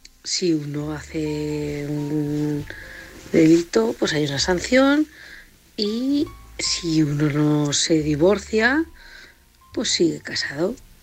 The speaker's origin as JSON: {"language": "Spanish", "town": "Valencia", "region": "Valencian Community", "country": "Spain", "said": "de Valencia."}